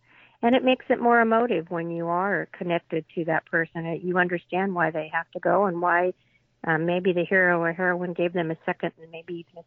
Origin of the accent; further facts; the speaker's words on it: California, United States; I grew up in California. I lived on the beach, but we spent our summers water skiing here in the Central Valley